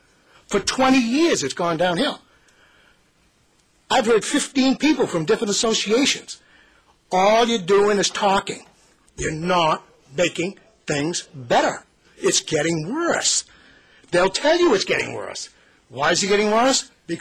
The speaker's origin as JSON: {"language": "English", "town": "Wiscasset", "region": "Maine", "country": "United States", "said": "I'm from Wiscasset. I've been involved in the industry for 55 years."}